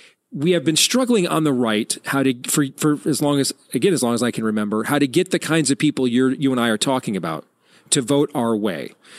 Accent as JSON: {"language": "English", "region": "Michigan", "country": "United States", "tie": "born or raised there", "said": "like in Ann Arbor is attached to Detroit, my home state of Michigan, for example"}